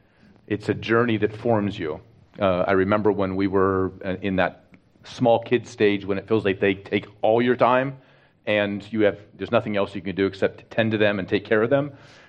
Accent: Mexico; growing up in Mexico, in the mountains, in a pioneering context, and in mission terms, as some people call it now, I'm a third culture kid, so I'm not Mexican, I'm not American, I'm something in between those two

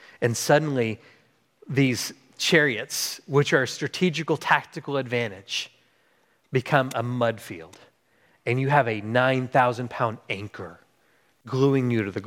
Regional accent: Texas, United States; And I'm from Texas, and you know who does really well in the mud?

